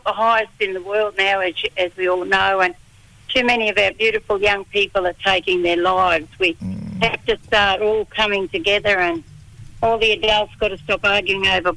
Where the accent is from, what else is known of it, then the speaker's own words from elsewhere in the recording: Queensland, Australia; Yeah, from my town called Birragubba and Kalkadoon and South Sea. Big mixture there, but mostly on the coast.